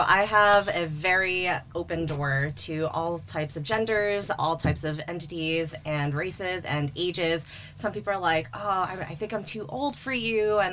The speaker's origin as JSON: {"language": "English", "town": "San Francisco", "region": "California", "country": "United States", "lives_now": "Los Angeles, United States", "said": "So I am originally from San Francisco. However, mm-hmm. I have been living in Los Angeles, City of Angels, for over 12 years now."}